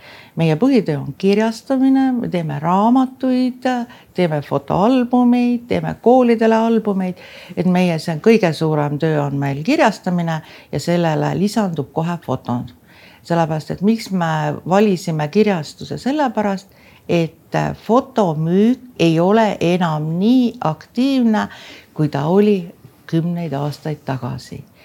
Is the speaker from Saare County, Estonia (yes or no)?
yes; Saare County, Estonia